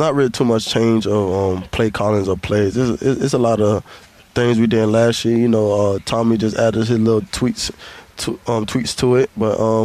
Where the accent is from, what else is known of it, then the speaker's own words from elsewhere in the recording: Alabama, United States; just like I came from Alabama, that's kind of the same atmosphere that I had at Alabama.